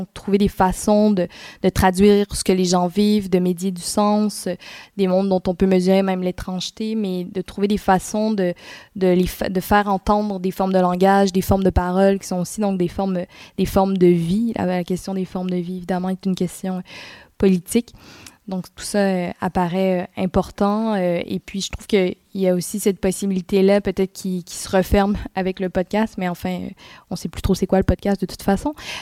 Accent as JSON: {"language": "French", "region": "Quebec", "country": "Canada", "said": "une bataille importante, en tout cas chez nous au Québec."}